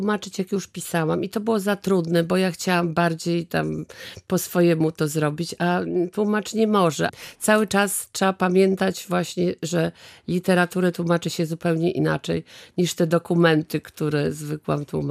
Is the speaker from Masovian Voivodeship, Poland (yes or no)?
no; Gdańsk, Pomeranian Voivodeship, Poland; jako że tu jestem gdańszczanką